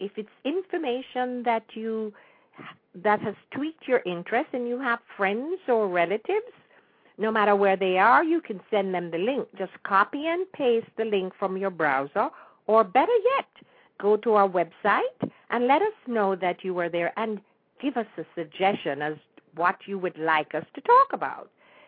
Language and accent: English; Jamaica; moved away; was born and raised in Jamaica, but I left Jamaica from 1959. And I have wonderful memories of growing up on that beautiful island.